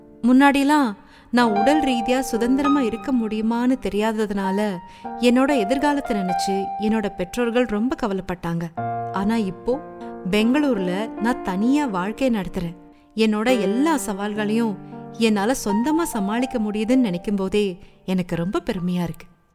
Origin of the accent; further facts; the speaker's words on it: Mangalore, Karnataka, India; நான் மங்களூரை சேர்ந்தவ.